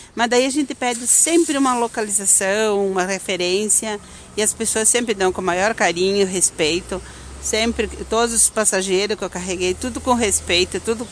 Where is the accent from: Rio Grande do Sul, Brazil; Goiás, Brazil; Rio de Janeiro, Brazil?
Rio Grande do Sul, Brazil; Marau; born there; Eu nasci em Marau, depois eu pertencia para Gentil, que foi em Forquilha Gentil. Mas faz 20 anos que eu moro aqui e trabalho aqui.